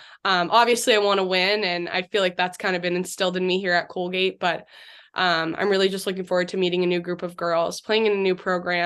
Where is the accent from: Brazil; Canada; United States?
Canada; Brooklin, Ontario; also born or lived in Markham; Yeah, so I was born in Markham, but I grew up in Brooklyn, Ontario, which is a small town in Whitby, North Whitby.